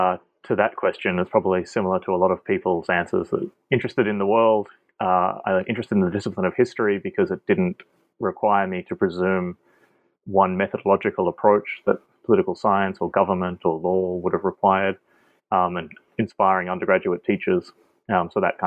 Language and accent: English; Australia; No, I'm an Australian.